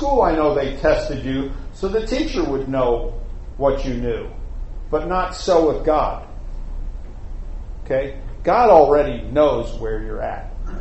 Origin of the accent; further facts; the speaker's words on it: New York City, New York, United States; I grew up in New York City.